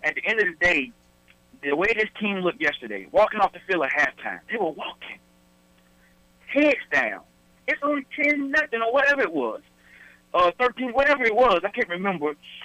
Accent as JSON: {"language": "English", "town": "Charlotte", "region": "North Carolina", "country": "United States", "tie": "born or raised there", "said": "Man, you know, you know I'm from Charlotte. I was born here."}